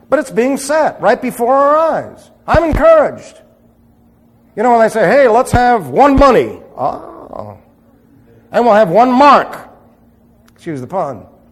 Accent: New York City, New York, United States; born there; I was born in New York City, so I would be a northerner all the way

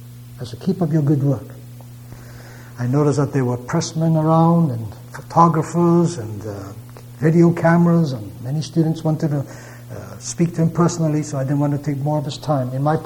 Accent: Shanghai, China; English is a second language; I'm also from Shanghai, and I've also been to a prison and to a labor camp." I spoke to him in Shanghai dialect.

